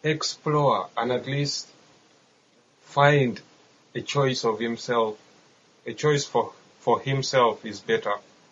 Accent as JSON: {"language": "English", "country": "Uganda", "said": "I'm from Uganda. Well, arranged marriages still exist in my country."}